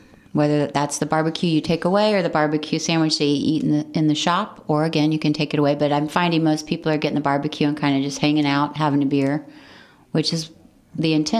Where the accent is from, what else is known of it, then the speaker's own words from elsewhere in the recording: Kansas City, Missouri, United States; So I'm from Kansas City, and I brought my favorite barbecue.